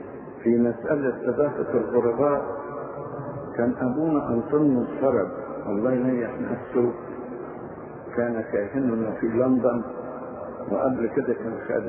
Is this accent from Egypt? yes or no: yes; Egypt; وعندنا في مصر في برضه من هذا النوع